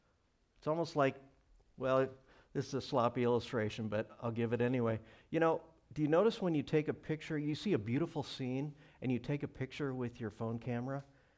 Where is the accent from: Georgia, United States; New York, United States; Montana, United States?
Montana, United States; Of course, I'm from Montana. I like wide open spaces, you know.